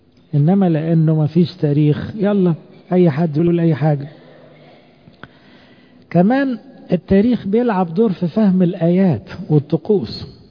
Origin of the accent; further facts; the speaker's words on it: Egypt; اي كرامة لينا كمصريين ان ربنا يعتبرنا شعبه؟